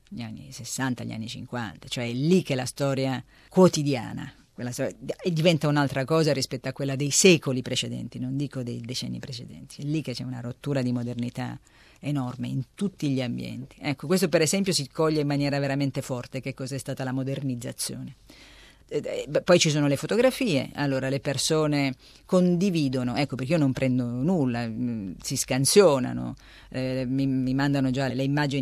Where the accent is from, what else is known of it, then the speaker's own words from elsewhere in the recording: Ragusa, Sicily, Italy; born there; now in Turin, Italy; anche se da 30 anni che abito a Torino, no? Sono nata a Ragusa, mi sono trasferita a Torino nell'81